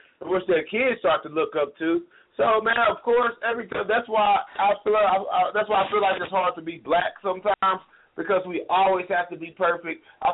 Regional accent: United States; as a black man growing up in America, we embody couples like this.

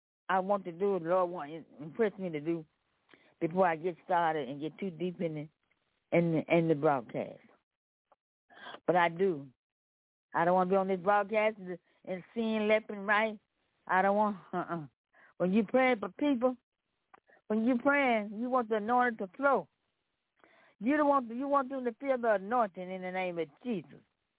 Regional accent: Memphis, Tennessee, United States; I'm you from Memphis, Tennessee.

